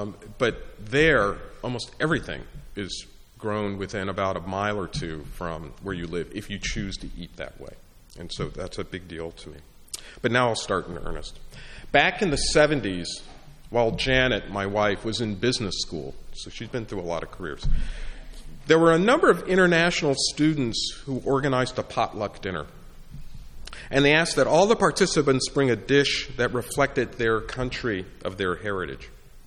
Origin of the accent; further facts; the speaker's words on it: Berkeley, California, United States; I grew up in Berkeley, California. My father having moved there from Georgia by way of Tuskegee, and my mother was from Louisiana.